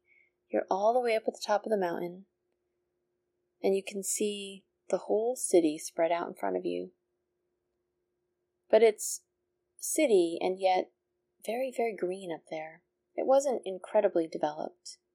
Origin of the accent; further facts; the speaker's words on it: New England, United States; because I'm from New England, and that's largely what we had.